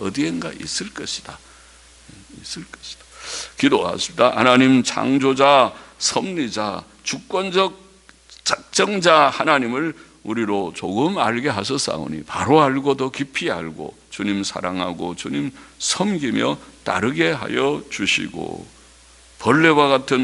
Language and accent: Korean; Busan, South Korea; born there; accent: Gyeongsang dialect; 우리 경상도 저는 부산에서 태어나서 경상도 사투리 조금 하는데